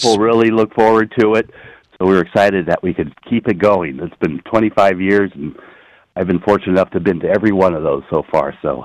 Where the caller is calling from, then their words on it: Manila, California, United States; Well, I'm from Manila, California, here in Humboldt County on Humboldt Bay.